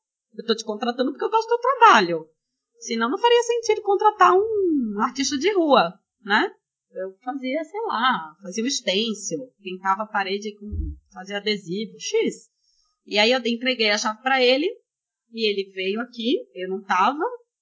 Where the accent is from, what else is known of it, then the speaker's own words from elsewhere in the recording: Brazil; Não, eu sou brasileira.